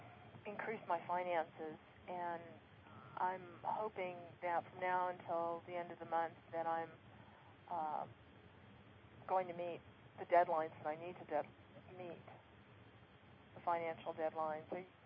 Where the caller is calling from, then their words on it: Glendale, Arizona, United States; from Glendale, Arizona.